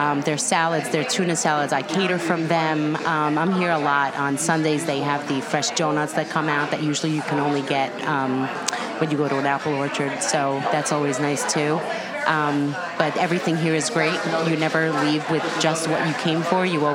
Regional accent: Rye Brook, New York, United States; I'm from Rybrook, New York.

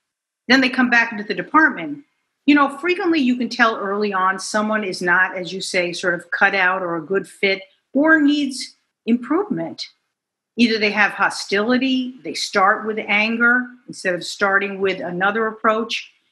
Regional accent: Westchester, New York, United States; In the old days, and I grew up in Westchester, Westchester was predominantly white and many were middle class.

